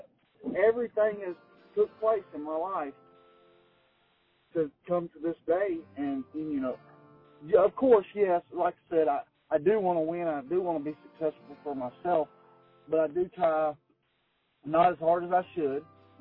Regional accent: United States; Like, you know, I grew up living on Lake Wiley. We fished, me and my brothers, we fished off our dock growing up.

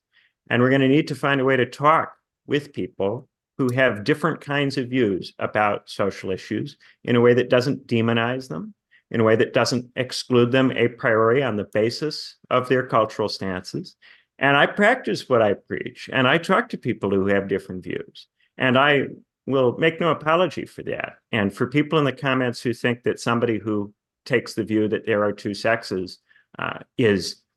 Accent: Indiana, United States; Well, I come from Indiana, you know, part of the middle of the United States.

